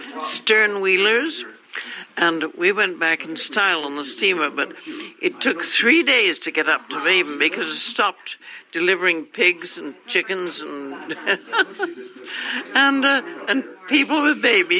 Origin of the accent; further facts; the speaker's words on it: Kamloops, British Columbia, Canada; born there; No, I was born in Kamloops.